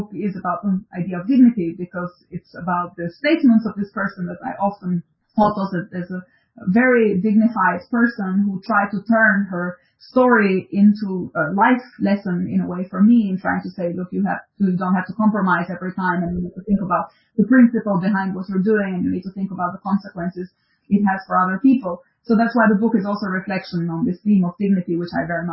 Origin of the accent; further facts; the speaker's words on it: Durrës, Durrës County, Albania; I remember I grew up in Durrës, which was a seaside city